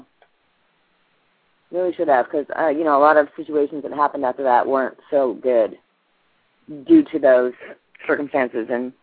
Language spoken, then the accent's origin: English; Louisiana, United States; he happens to be from the same hometown I am from. We're both from Louisiana